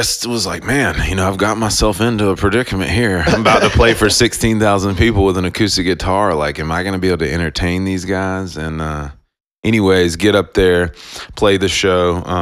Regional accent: North Carolina, United States; I play with the band … I'm from North Carolina, you know.

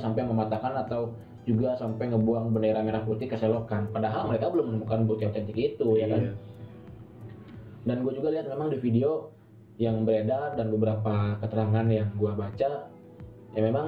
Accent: Java, Indonesia; walaupun gue orang asli Jawa dan bukan orang Papua gitu

